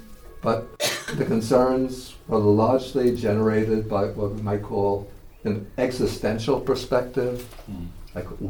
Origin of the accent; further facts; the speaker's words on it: New York City, New York, United States; I'm speaking from an American perspective now, and from an urban American perspective. I grew up in New York City.